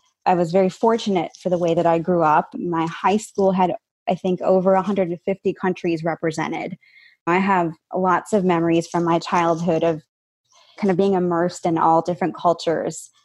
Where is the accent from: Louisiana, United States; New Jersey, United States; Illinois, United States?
Illinois, United States; Chicago; And I'm also Indian American. I was born and raised in Chicago. My parents migrated here from India in the 1970s.